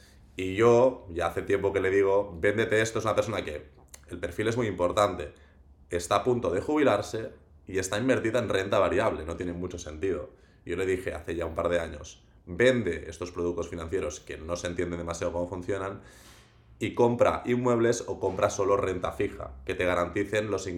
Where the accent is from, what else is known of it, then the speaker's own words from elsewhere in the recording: Catalonia, Spain; En fin, yo soy del Maresme